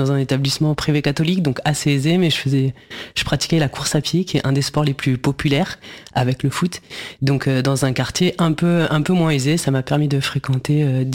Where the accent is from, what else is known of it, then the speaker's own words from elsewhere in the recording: Île-de-France, France; Et j'ai grandi dans l'ouest parisien, donc je suis une banlieusarde, comme on pourrait le nommer, mais plutôt la banlieue, disons, plutôt une banlieue aisée, on va dire, située, moi j'étais entre Poissy, donc un peu aisée, et les Mureaux-Val-de-Seine